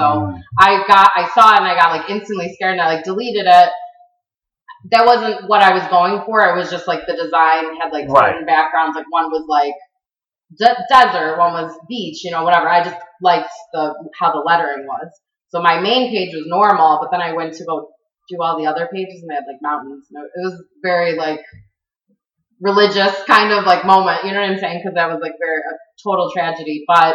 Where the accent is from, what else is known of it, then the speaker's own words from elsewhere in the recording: Addison, Illinois, United States; We grew up in the suburbs, but still, like, it was just and I grew up in Addison.